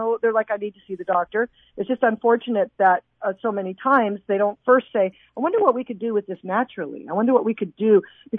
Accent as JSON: {"language": "English", "country": "Canada", "said": "which I was originally from Canada, which is interesting."}